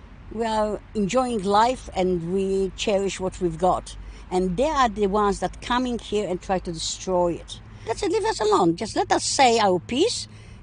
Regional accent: Poland; moved away as an adult; now in Australia; Well, you see, I come from Poland. I was 20 years old when I came here, and I spent 20 years in socialistic, communistic Poland. I came to Australia, like many other migrants, to have a nice, peaceful life

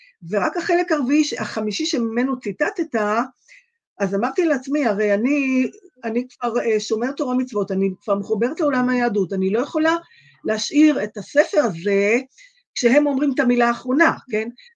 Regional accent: Haifa, Haifa District, Israel; now in Jerusalem, Israel; והייתי חיפאית לשעבר, היום אני ירושלמית מזה כבר 26-27 שנים, משהו כזה

